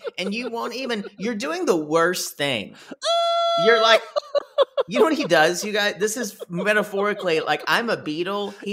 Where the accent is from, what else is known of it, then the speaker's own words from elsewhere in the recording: Australia; I'm like I'm Australian.